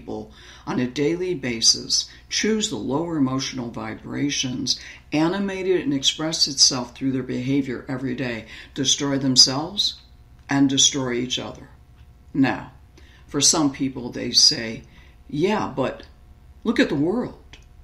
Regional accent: Chicago, Illinois, United States; So grew up in Chicago's ghetto by Cabrini Greens.

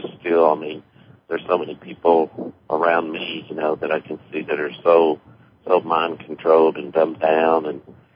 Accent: Kentucky, United States; I'm from Kentucky.

